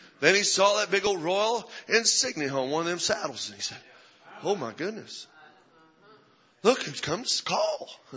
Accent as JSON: {"language": "English", "region": "New Mexico", "country": "United States", "said": "I don't know. I'm from New Mexico. That's a tortilla to me."}